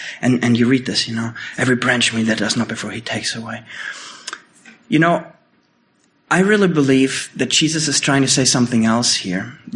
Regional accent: Germany; English is a second language; growing up in Germany, Germany is actually quite a big country growing a lot of grapes for wine.

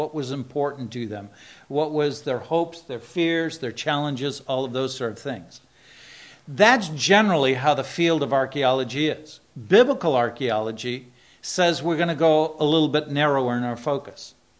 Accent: United States; this comes from my standpoint personally as an American.

